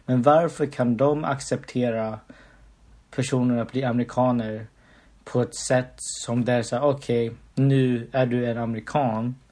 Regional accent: Philippines; now in Sweden; jag kommer från Filippinerna och i Sverige så är jag inte svensk, men i Filippinerna är jag inte från Filippinerna, utan i Filippinerna då är jag svensk.

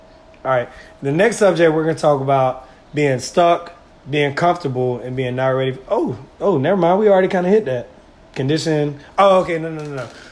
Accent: Claxton, Georgia, United States; also born or lived in Reesville; growing up with my family, growing up in Claxton, growing up in a small town, and how that can condition you to have a small mind.

